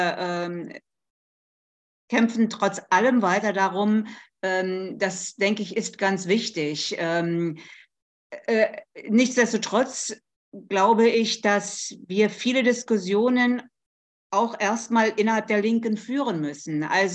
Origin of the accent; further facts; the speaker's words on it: Mecklenburg-Vorpommern, Germany; ich komme zum Beispiel aus Mecklenburg-Vorpommern